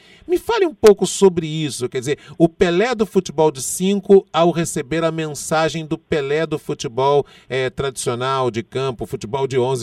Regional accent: Rio de Janeiro, Brazil; born there; Eu amarrava elástico no óculos para jogar bola no subúrbio em que eu nasci, no Rio de Janeiro.

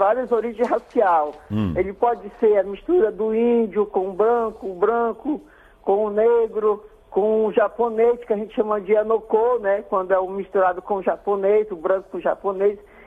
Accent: Manaus, Amazonas, Brazil; Exatamente, somos de Manaus, aqui do Amazonas.

